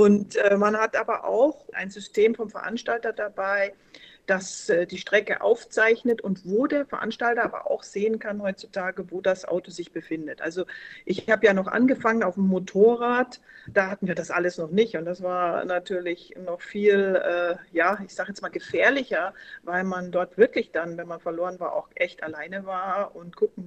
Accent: Berchtesgaden, Bavaria, Germany; dann sind wir vier Kinder mit meiner Mutter zurück in ihre Heimat und so kam das. Und dann ab meinem sechsten Lebensjahr war ich dann in Berchtesgaden und deswegen fühle ich mich eigentlich auch Berchtesgaden als mein Heimatort zugehörig.

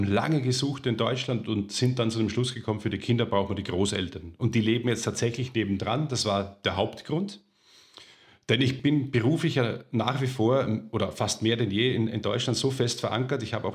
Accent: Lower Austria, Austria; also born or lived in Vienna; now in Germany; Ich bin am Land groß geworden. Wien geboren, ja, aber ich... aufgewachsen in Niederösterreich mit tollen Freunden, kleine Ortschaft

